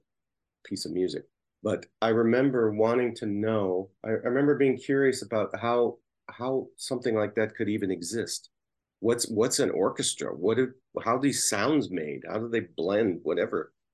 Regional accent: Chicago, Illinois, United States; moved away; also born or lived in California; I grew up outside Chicago. We did have snow, plenty of it, but I didn't have to drive in it. So that was okay. And then my parents dragged us to California, which I'm happy they did too.

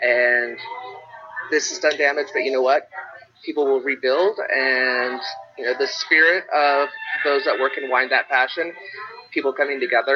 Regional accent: Fresno, California, United States; I'm number 5 of 6 kids raised on a farm in the western side of F

